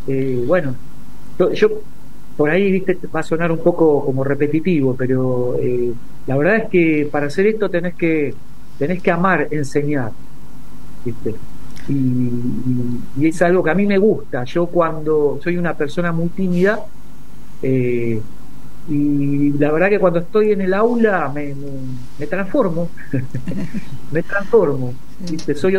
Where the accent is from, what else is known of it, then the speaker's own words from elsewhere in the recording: Avellaneda, Buenos Aires Province, Argentina; yo soy de Avellaneda, nací en Avellaneda, me crié ahí